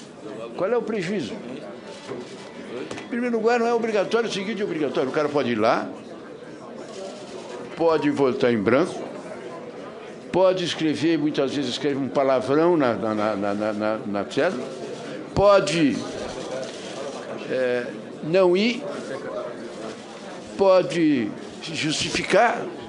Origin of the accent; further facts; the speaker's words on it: Brazil; Eu sou brasileiro, eu estou aqui, tenho a votação.